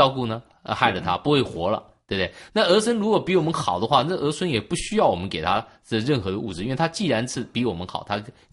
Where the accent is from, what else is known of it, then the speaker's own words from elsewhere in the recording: China; 因为很多时候我们中国人特别是这样爱屋及乌